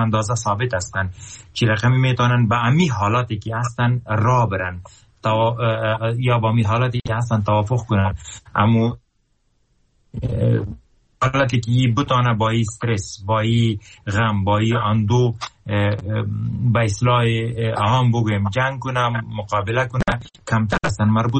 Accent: Afghanistan; میگم من افغان هستم،

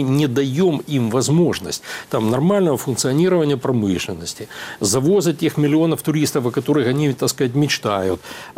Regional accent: Crimea, Ukraine; born there; поскольку я родился в Крыму, и у меня там и друзья, и знакомые, и родные

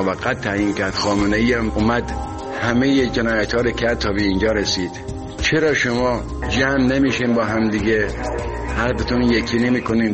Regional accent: Iran

